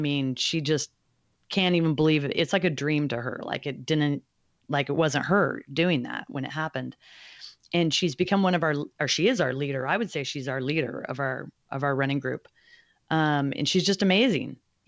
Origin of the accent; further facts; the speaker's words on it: Alaska, United States; And I grew up on the West Coast, in Alaska specifically.